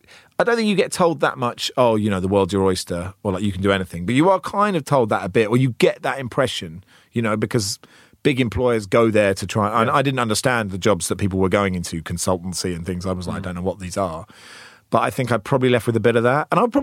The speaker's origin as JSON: {"language": "English", "town": "Cambridge", "region": "East of England", "country": "United Kingdom", "tie": "born or raised there", "said": "So I grew up in Cambridge. I studied in Oxford."}